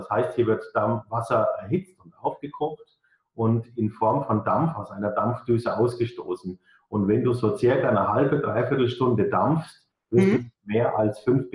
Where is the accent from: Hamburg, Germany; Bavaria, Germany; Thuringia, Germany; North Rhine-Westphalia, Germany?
Bavaria, Germany; Karlstadt; accent: Franconian; ich komme aus Karlstadt. Die wenigsten werden Karlstadt kennen. Das ist in Bayern, im Norden von Bayerns, in der Nähe von Würzburg. Würzburg ist vielleicht bekannt und wie man mir anhört, bin ich im fränkischen Slang gefangen.